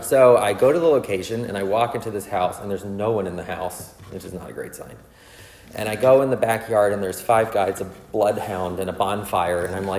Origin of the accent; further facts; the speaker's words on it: Charlottesville, Virginia, United States; also born or lived in New Jersey; I'm a pastor's kid and I was raised mostly in Charlottesville and I was medevaced out of New Jersey at birth, basically. And so I grew up mostly in Virginia.